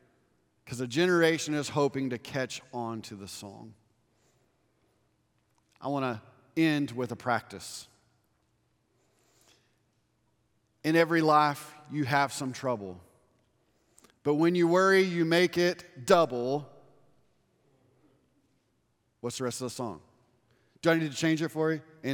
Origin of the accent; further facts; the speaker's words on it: Texas, United States; we turned on the news because we're from Texas, y'all.